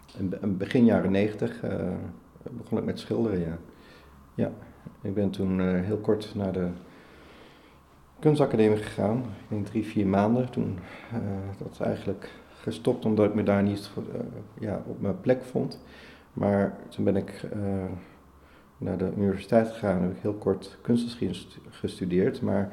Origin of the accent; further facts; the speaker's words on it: Limbricht, Limburg, Netherlands; terug naar Limbricht, het dorpje waar ik ben opgegroeid.